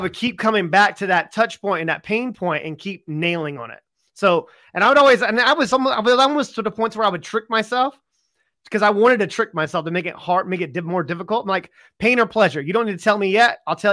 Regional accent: United States; now in England; I'm from America and now I live in England.

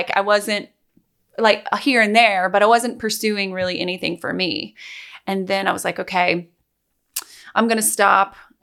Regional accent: Greenville, South Carolina, United States; I'm from Greenville, South Carolina. I was dancing, as we've talked about, all my life competitively. I was traveling, and I went to high school in Greenville, and I also went to an art high school in Greenville at the same time.

